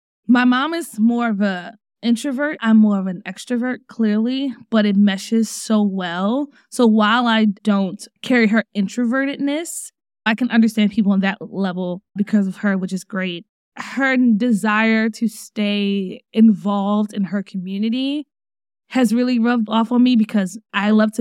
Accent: Baltimore, Maryland, United States; born there; I was born in Baltimore, and I've been with my mom since I was 7 days old.

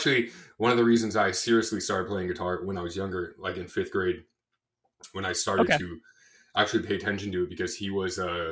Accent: La Habra, California, United States; now in Buena Park, United States; So the border of LA County is very near me. I'm in Buena Park now, but I'm originally from La Habra, which is right between Whittier and Brea.

